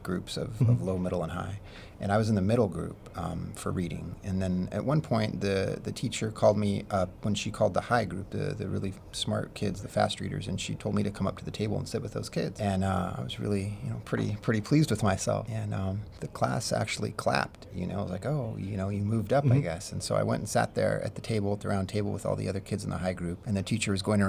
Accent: Simi Valley, California, United States; also born or lived in Colorado; Where I was born in Colorado, small town, 2,000, 3,000 people, and lived there until I was 7 or 8. And then we moved out here to California, Simi Valley.

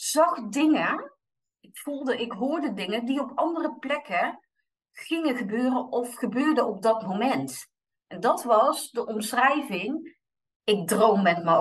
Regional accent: North Brabant, Netherlands; now in Delft, Netherlands; Ik ben 46 jaar. Privé-update, ik woon samen met mijn man en een kat die duidelijk de baas in huis is in Delft. Terwijl ik van oorsprong een Brabantse ben.

